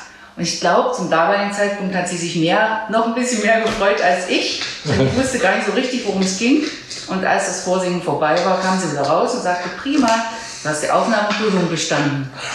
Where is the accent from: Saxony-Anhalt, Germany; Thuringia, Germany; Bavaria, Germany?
Saxony-Anhalt, Germany; Jeßnitz; ich komme aus Jesnitz, da bin ich im Prinzip in Dessau geboren, aber in Jesnitz aufgewachsen, da geblieben, gleich auch im Hause meiner Eltern.